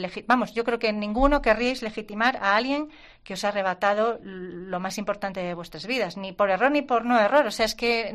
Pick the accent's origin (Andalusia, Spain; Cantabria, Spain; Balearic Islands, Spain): Cantabria, Spain; Santander; los que somos de aquí de Santander sabemos dónde estaba